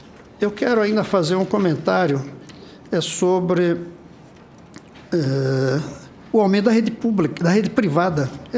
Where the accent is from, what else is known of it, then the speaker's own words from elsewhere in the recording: Pernambuco, Brazil; Eu, com toda a arrogância pernambucana, eu não consigo pensar assim, eu sou o primeiro brasileiro.